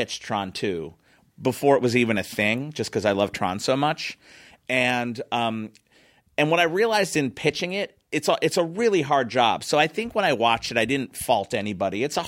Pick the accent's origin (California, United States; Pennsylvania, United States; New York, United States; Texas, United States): Pennsylvania, United States; Philadelphia; I was from Philly.